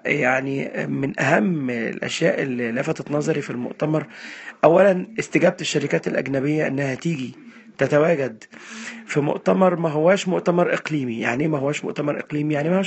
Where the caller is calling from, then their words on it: Cairo, Cairo Governorate, Egypt; يا جماعة أنا بكلمكم وأنا بتكلم من القاهرة